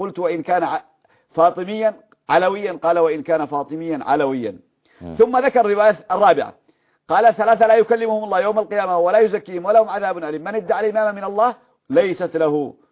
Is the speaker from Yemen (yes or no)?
yes; Yemen; عندنا في اليمن